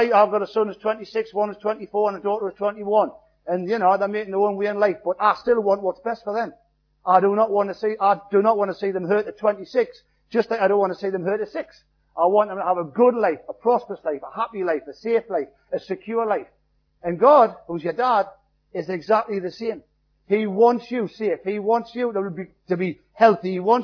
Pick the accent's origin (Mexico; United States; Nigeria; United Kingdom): United Kingdom; North East England; I'm a Geordie.